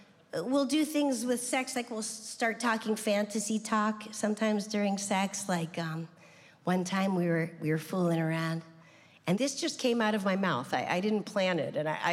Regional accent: New Hampshire, United States; when I tell people I'm from New Hampshire, they'll go, there are Jews in New Hampshire?

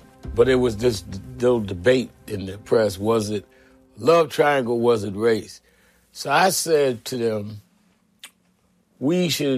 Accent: the North, United States; born there; I was born in the North, but I had never seen such unrefined, open hate in my life.

